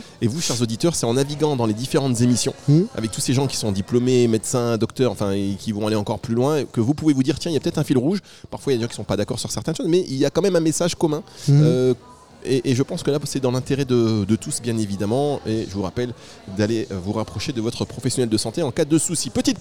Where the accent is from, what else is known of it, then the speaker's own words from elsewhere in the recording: Hauts-de-France, France; Alors moi je suis du Nord, donc déjà le jeûne c'est hyper compliqué à dire